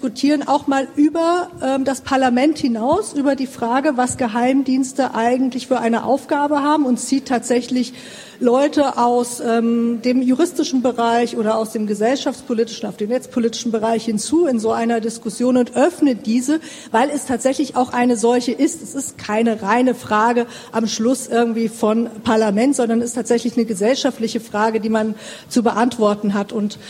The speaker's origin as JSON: {"language": "German", "region": "Thuringia", "country": "Germany", "said": "Also ich komme aus Thüringen, wir haben dort R2G"}